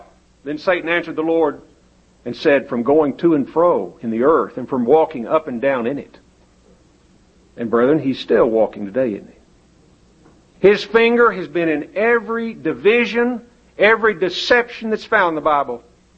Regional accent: New Mexico, United States; But you know, I also remember growing up in New Mexico

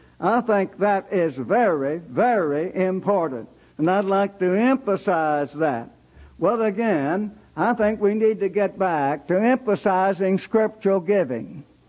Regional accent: Murray, Kentucky, United States; moved away as an adult; When I began full-time local work in 1934, leaving my hometown in Murray, Kentucky, after finishing college

